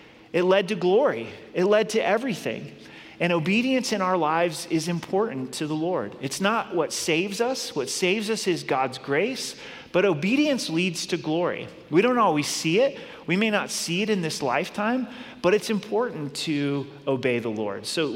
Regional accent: Grants Pass, Oregon, United States; So I grew up in Southern Oregon, and there are Oregon caves not too far from my hometown, Grants Pass, Oregon.

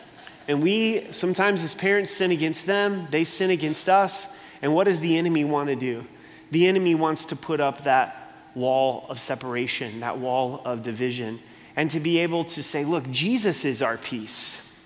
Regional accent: Oregon, United States; I'm from the Promised Land. I don't know if you realize that. It's Oregon. That's where I'm from, right? They give out flannels like they're going out of style out there, right? But that's a part of who I am.

